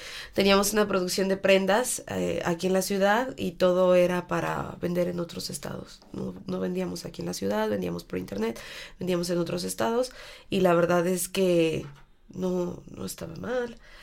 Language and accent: Spanish; León, Guanajuato, Mexico; born there; also born or lived in Puerto Vallarta; Yo nací aquí en la ciudad de León, Guanajuato, pero fui a registrarme en Michoacán.